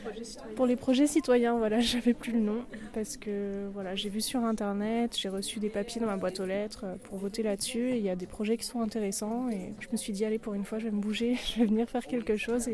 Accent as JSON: {"language": "French", "town": "Chambéry", "region": "Auvergne-Rhône-Alpes", "country": "France", "lives_now": "Grenoble, France", "said": "Je viens de Chambéry, donc Grenoble pour moi c'était un peu une grande ville."}